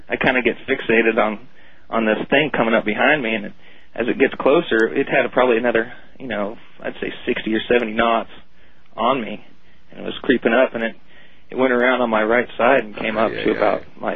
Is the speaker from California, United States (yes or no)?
yes; Alameda, California, United States; I'm from Alameda, California.